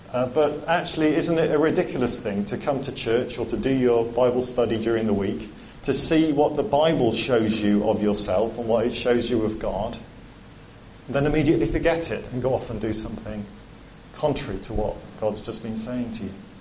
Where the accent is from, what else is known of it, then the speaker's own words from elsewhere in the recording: Wales, United Kingdom; I was brought up in South Wales. An Englishman brought up in South Wales. They taught me Welsh for about 5 years. But I didn't want to learn Welsh.